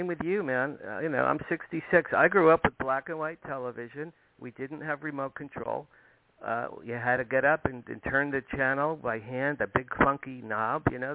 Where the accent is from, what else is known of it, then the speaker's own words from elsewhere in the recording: Asbury Park, New Jersey, United States; Where I grew up on the Asbury Park, New Jersey, Jersey Shore.